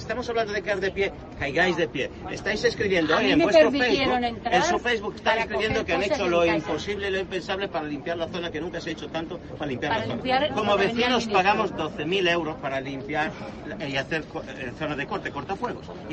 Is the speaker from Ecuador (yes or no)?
no; Italy; Spanish is a second language; now in Spain; porque soy italiano, no he votado nunca aquí y no me importa